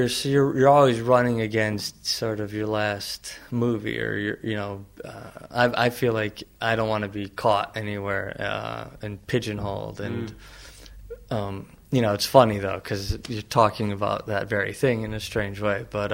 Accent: Kenosha, Wisconsin, United States; also born or lived in Los Angeles, United States; I'm from Wisconsin, Kenosha, Wisconsin.

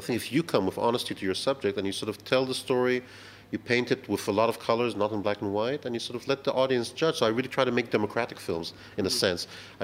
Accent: United States; now in United Kingdom; as a kid, I grew up in America. So I was influenced strongly by American cinema and, you know, American television, even.

